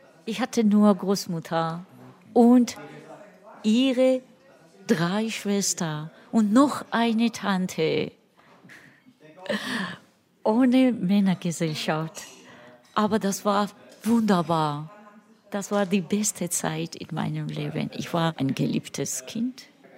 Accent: Kakheti, Georgia; German is a second language; ich habe sehr viele Gedichte über meine Kindheit, über Kachetien, was typisch georgisch ist. Wir hatten Weinberge.

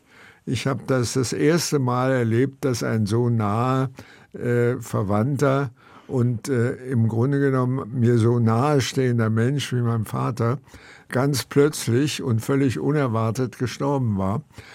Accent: Berlin, Germany; ich empfinde Berlin zutiefst als meine Heimat.

